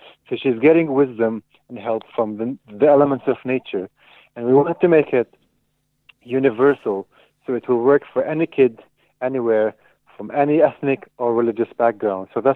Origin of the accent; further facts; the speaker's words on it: Syria; English is a second language; moved away as an adult; now in Stockholm, Sweden; I'm from Syria. I'm 31 years old